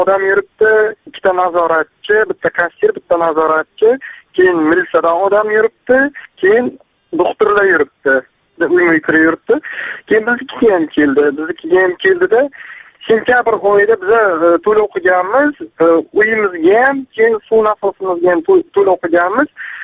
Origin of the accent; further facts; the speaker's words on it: Chiroqchi, Qashqadaryo Region, Uzbekistan; Men Chiroqchidanman. Qashqadaryo viloyati Chiroqchi tumanidan … Yoshim 27 da.